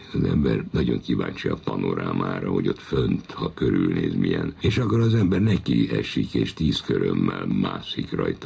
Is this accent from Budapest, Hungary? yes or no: yes; Budapest, Hungary; Ott nőttem fel, ott laktunk Sréhen szembe